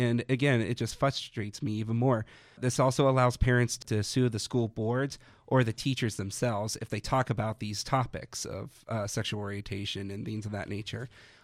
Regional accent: Virginia, United States; I grew up in Virginia, so I had to sign a permission slip every single year

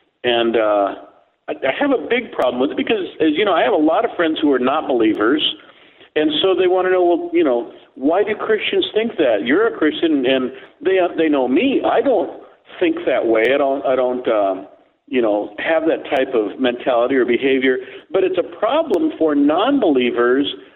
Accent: San Diego, California, United States; though I am originally from San Diego, where you are.

